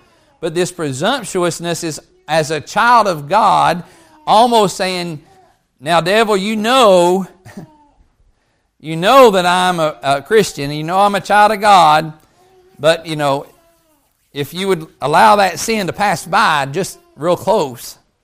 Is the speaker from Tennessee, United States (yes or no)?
yes; Tennessee, United States; also born or lived in Kentucky; I come from Kentucky. I'm raised in East Tennessee, but over in the hills, there's them feuds.